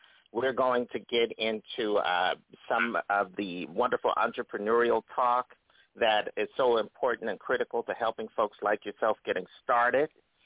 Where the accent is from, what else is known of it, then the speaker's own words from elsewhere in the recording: Philadelphia, Pennsylvania, United States; Now, she's out of the Pennsylvania area, not too far from my hometown in Philadelphia.